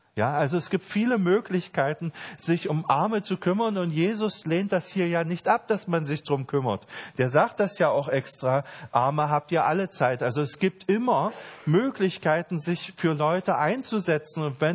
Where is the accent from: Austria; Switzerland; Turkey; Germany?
Germany; Halle, Saxony-Anhalt; so in meiner Heimat in Halle